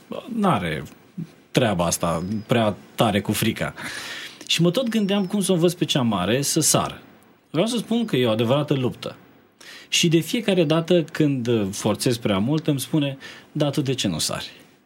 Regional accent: Brăila, Brăila County, Romania; Eu nu știu să not. Deși sunt din Brăila.

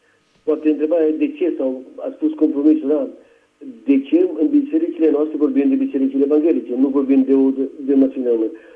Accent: Timișoara, Timiș County, Romania; Vă sunt de la Timișoara

